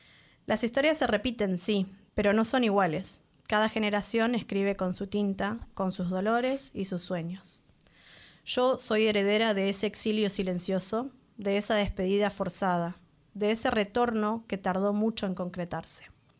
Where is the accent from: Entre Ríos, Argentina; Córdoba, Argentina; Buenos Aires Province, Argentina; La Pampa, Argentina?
Entre Ríos, Argentina; Paraná; Yo siempre incluyo las orillas porque soy de Paraná y vivía sobre la orilla del río.